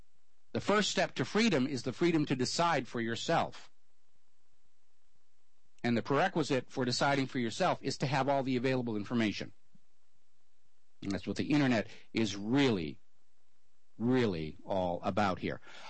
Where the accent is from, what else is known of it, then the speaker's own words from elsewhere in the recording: Boston, Massachusetts, United States; I come from Boston.